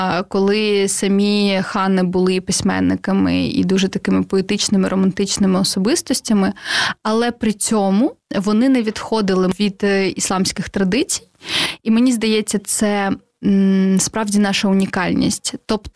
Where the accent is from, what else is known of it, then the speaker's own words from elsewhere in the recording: Crimea, Ukraine; born there; ми всі, хто народився в Криму там наприкінці 80-х або початку 90-х